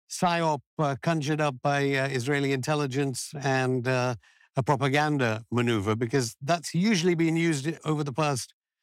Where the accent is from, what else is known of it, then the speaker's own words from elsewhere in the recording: United Kingdom; as a British journalist